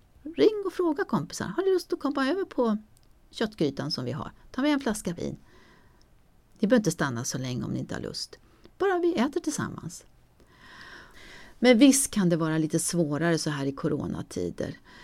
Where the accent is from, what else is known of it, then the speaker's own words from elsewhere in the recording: Värmland, Sweden; now in Stockholm, Sweden; Vad saknar man då mest som värmlänning i förskingringen? När jag kom till Stockholm 1981, då blev jag väldigt förälskad i vår huvudstad.